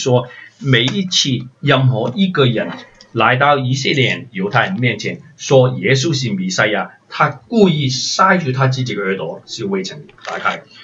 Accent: China; 我们中国人漂流在很多个地方受很多苦，但受的苦没有以色列受的苦那么大。

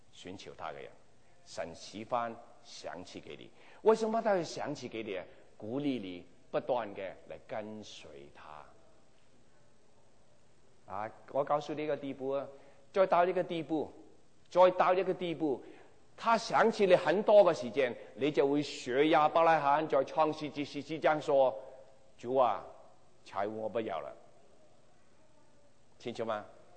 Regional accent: Guangdong, China; 你不知道我是广东人吗？

